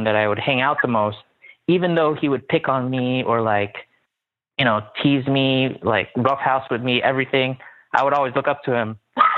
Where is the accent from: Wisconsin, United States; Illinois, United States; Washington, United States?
Illinois, United States; Chicago; moved away as an adult; also born or lived in Connecticut; now in San Diego, United States; I'm from Chicago. I am 28 years old. I just turned 28 last December. And I moved over here about a year ago.